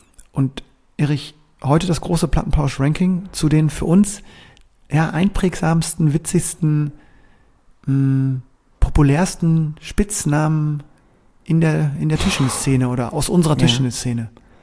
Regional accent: Bremen, Germany; aber ich wusste, als ich den ersten Lehrgang als Bremer

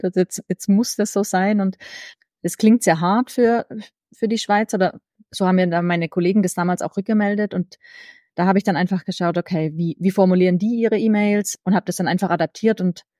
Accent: Germany; now in Switzerland

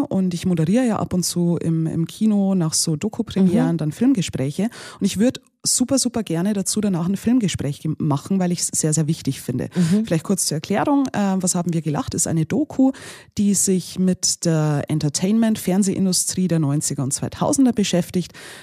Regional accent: Germany; now in Austria; hey, ich bin Deutsche, lebe aber in Österreich

